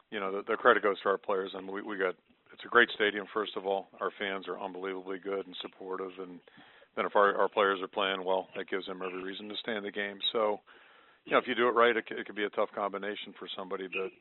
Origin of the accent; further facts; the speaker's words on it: Pittsburgh, Pennsylvania, United States; I grew up in Pittsburgh and came out here